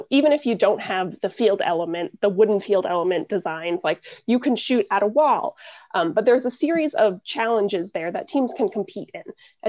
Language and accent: English; Tucson, Arizona, United States; So I actually started out as a student in high school on a team. I'm from Tucson, Arizona.